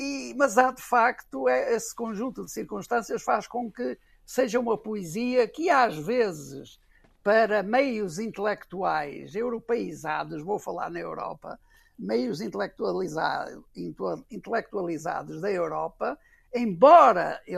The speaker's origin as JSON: {"language": "Portuguese", "country": "Portugal", "said": "e digo do nosso caso porque estou em Portugal e sou português"}